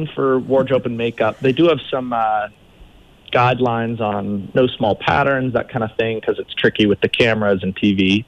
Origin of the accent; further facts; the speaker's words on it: Park City, Utah, United States; So I grew up in Park City. We moved here when I was three.